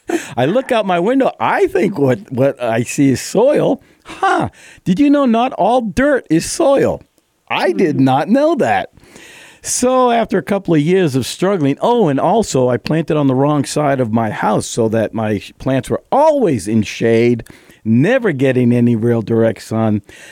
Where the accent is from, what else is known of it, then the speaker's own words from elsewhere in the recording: Boston, Massachusetts, United States; now in Gilmanton, United States; I grew up in Boston, knew nothing about soil, typical city folk guy. We move out to Gilmanton, and you couldn't grow weeds.